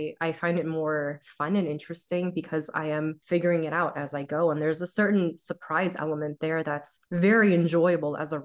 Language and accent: English; United States; So I'm Syrian. I'm Syrian American. My parents are the immigrants. I am the child of immigrants.